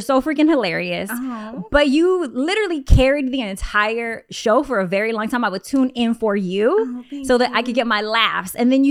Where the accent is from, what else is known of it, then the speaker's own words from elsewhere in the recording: San Diego, California, United States; which I'm from San Diego, so I already connected with like the show being a San Diego show